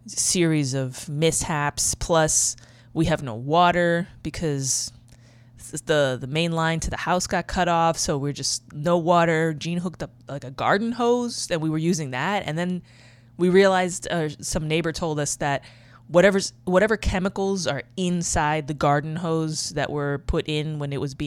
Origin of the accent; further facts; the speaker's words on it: New York City, New York, United States; I've never driven a car in my life. I grew up in New York City, okay?